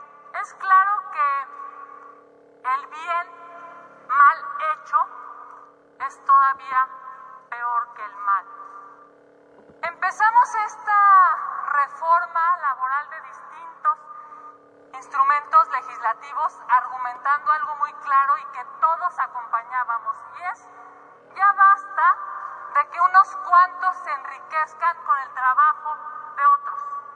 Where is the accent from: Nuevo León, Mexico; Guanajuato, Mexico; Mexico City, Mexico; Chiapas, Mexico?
Mexico City, Mexico; soy de la Ciudad de México. He vivido y militado en la Ciudad de México y lo he visto desde que era jefe de gobierno.